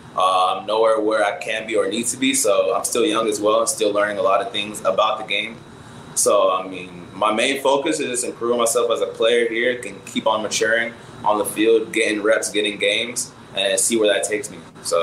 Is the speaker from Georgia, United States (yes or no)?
yes; Atlanta, Georgia, United States; I just love representing my hometown. I'm playing with Atlanta